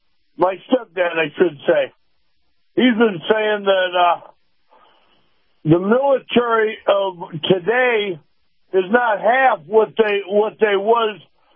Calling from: Sandusky, Michigan, United States; from Sandusky, Michigan.

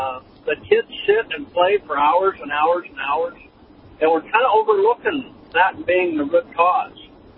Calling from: Washington, United States; I'm calling from Washington State, and listening to Dr. Dolly this morning.

